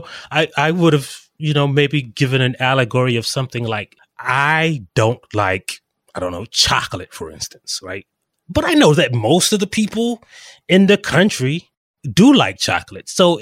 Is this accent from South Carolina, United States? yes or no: yes; South Carolina, United States; I am actually from South Carolina.